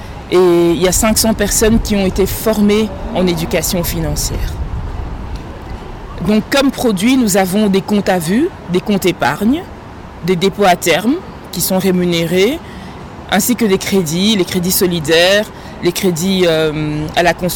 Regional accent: Kinshasa, DR Congo; now in Belgium; Je suis originaire de la ville de Kinshasa et vivant actuellement en Belgique, il m'était plus facile de commencer par Kinshasa où j'ai de la famille, où j'ai des connaissances.

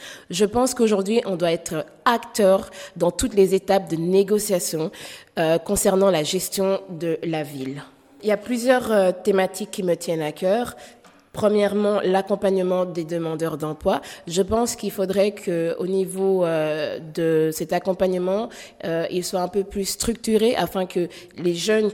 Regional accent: Belgium; also born or lived in Kinshasa; je suis belgo-congolaise, je suis née à Kinshasa mais j'ai grandi en Belgique.

